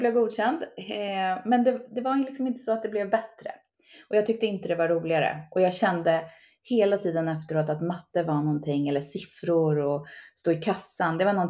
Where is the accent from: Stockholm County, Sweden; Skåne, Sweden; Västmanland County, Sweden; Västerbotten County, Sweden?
Västmanland County, Sweden; Västerås; jag cyklade runt där jag bodde hemma i Västerås med en egengjord tidning